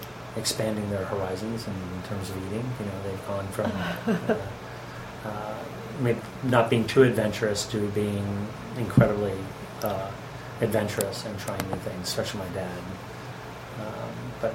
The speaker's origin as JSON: {"language": "English", "town": "Philadelphia", "region": "Pennsylvania", "country": "United States", "tie": "born there", "also_born_or_lived": "Texas / Houston / Tulsa / Nashville", "said": "I was born in Philadelphia. I was essentially an oil brat. I spent a lot of time moving around in various oil towns during the 70s, the boom years. I lived in Texas, Houston, and Tulsa, Oklahoma, Nashville, Tennessee, Atlanta, Georgia."}